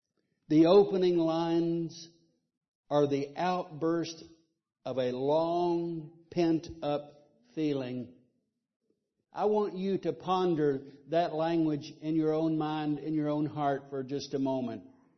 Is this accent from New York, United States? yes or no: no; Alabama, United States; I come from Alabama. I come from the country, and we talk about a calf yearning for the mother cow, yearning for it.